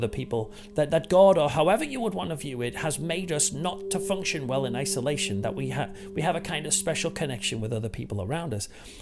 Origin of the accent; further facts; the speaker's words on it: England, United Kingdom; As an Englishman, it's always interesting to me